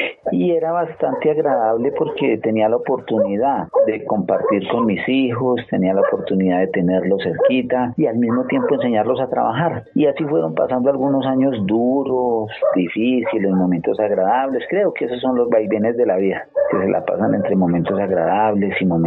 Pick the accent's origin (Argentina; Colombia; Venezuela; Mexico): Colombia; Sevilla, Valle del Cauca; moved away as an adult; now in Bogotá, Colombia; toda mi juventud la viví hasta los 18 años. Soy oriundo de Sevilla Valle, viví allá hasta los 18 años.